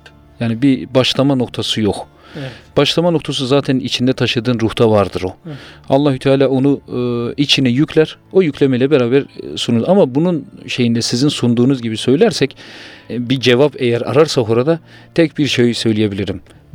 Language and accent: Turkish; Ağrı Province, Turkey; Evet. Ağrılıyım. Buyurduğunuz gibi Ağrı'da Patnos'ta Merkez Camii'de imamlık yapıyorum.